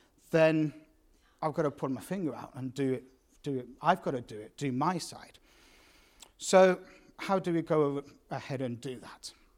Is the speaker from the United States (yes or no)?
no; United Kingdom; After the Falklands, we'd keep a little bit quiet. Where you're from? We're from Europe, somewhere. But you know, you're English and you're British and you draw attention